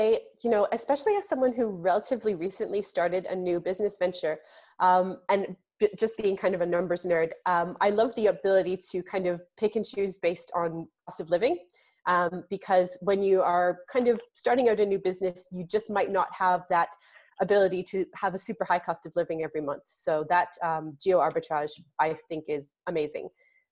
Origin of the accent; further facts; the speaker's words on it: Canada; Now, I'm a Canadian, but I don't specialize in Canadian tax.